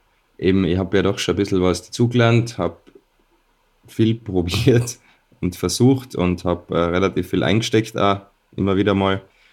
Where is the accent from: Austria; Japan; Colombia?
Austria; als Österreicher